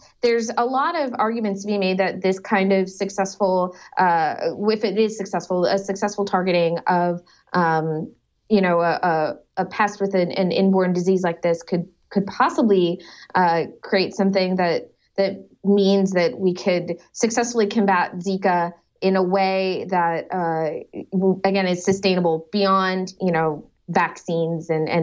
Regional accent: Sacramento, California, United States; I mean, I grew up in Sacramento, back when, people were concerned about disease-carrying mosquitoes.

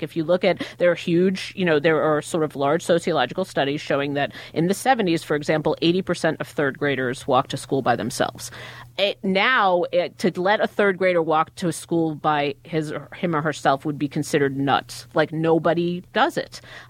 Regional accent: Queens, New York, United States; I grew up in Queens, so I grew up in a bunch of apartment buildings.

